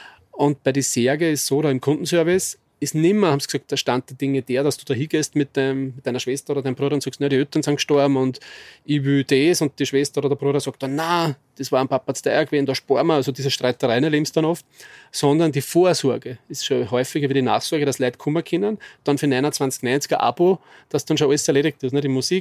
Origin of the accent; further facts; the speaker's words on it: Upper Austria, Austria; dieser Wald in Theiskirchen im Innkreis, da in der Nähe, wo ich aufgewachsen bin.